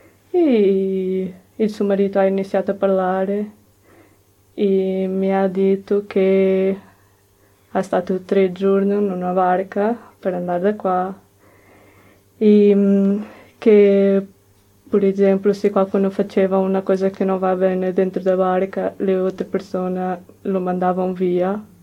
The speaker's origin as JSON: {"language": "Italian", "country": "Portugal", "second_language": "Italian", "lives_now": "Italy", "said": "Io in Portogallo non capivo questo perché in Portogallo sono portoghese di Portogallo"}